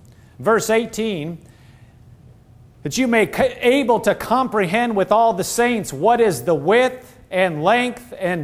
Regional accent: Nebraska, United States; I'm from Nebraska, but not everybody from Nebraska is a farmer. Just so you know. I came from the city.

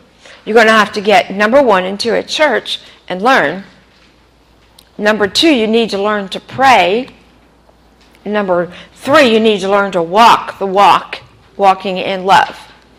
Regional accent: Pennsylvania, United States; Being in a religious area, I grew up in Pennsylvania, they never talked about being saved.

